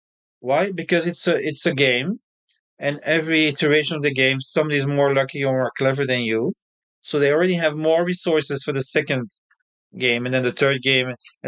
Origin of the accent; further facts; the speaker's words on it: Belgium; English is a second language; now in Chiang Mai, Thailand; I'm from Belgium originally. I would say, unfortunately, I'm 66. Starts to count. And I live in northern Thailand